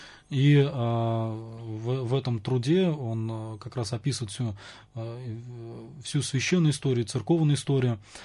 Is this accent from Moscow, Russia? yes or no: no; Penza, Penza Oblast, Russia; «А ты откуда?» Обращаясь ко мне, сказал, что из Пензы. Он говорит: «У тебя замечательный святой там есть, в Пензе, святитель Иннокентий.